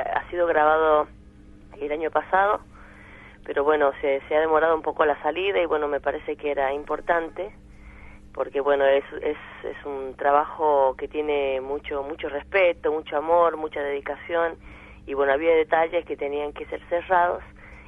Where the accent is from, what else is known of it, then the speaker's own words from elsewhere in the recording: La Rioja, Argentina; now in Buenos Aires, Argentina; Soy mamá, soy riojana viviendo en Capital y bueno, hay cuestiones que tienen que ver con el desarraigo, con mirar la nueva ciudad de donde vivo con otros ojos y mirar también mi tierra con otros ojos.